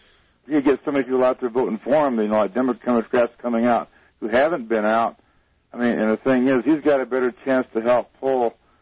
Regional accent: Illinois, United States; But at the same time, you know, I'm from Illinois, too.

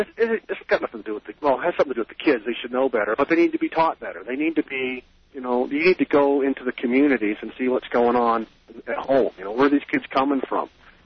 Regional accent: Costa Mesa, California, United States; Like I told you before, I'm from Costa Mesa, Orange County. I spent a lot of time in Newport Beach with a lot of kids.

